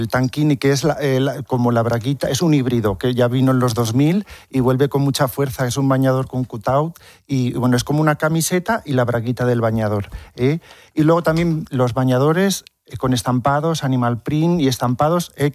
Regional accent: Miguel Esteban, Castilla-La Mancha, Spain; Sí, mira, yo ayer venía de mi pueblo, de Miguel Esteban, y por la A4 ya se venía la primera operación salida

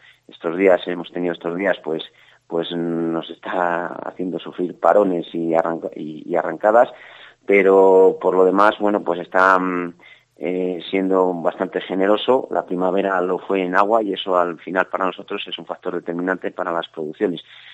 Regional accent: Astudillo, Castile and León, Spain; Soy de Astudillo, vivo en Astudillo y resido en Astudillo

